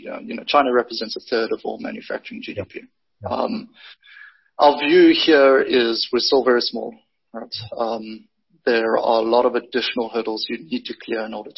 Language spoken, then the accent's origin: English; South Africa; I think there's some natural bias in being South African